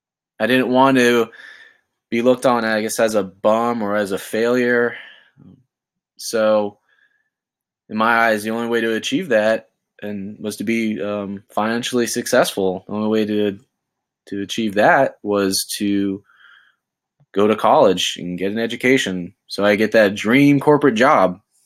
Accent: Florida, United States; I grew up in, growing up in South Florida, I was brought up in the, you know, surf and skateboarding culture

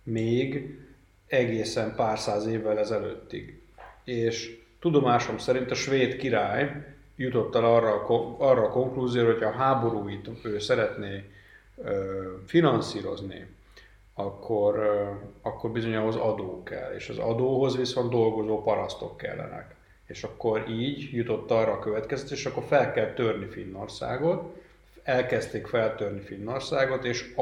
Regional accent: Székesfehérvár, Fejér, Hungary; a Székesfehérvár, ahonnan én származom, Európa egyik első kőfalú városa volt. Tehát kőfallal körülvett város Magyarország közepén.

